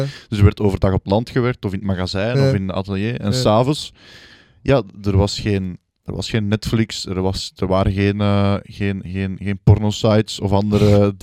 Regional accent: Flanders, Belgium; Waarom hebben wij als Vlamingen zo'n fascinatie met het gebroken gezin?

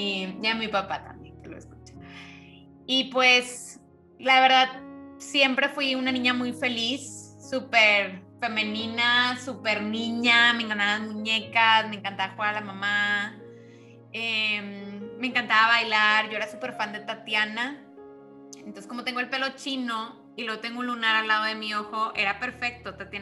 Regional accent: Monterrey, Nuevo León, Mexico; Pues yo soy la menor de una familia de 4. Soy mexicana, nací aquí en Monterrey, Nuevo León.

